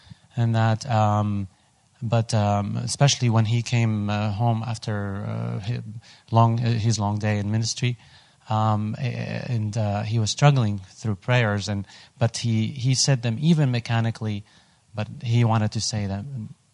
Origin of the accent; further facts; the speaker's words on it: San Antonio, Texas, United States; from San Antonio.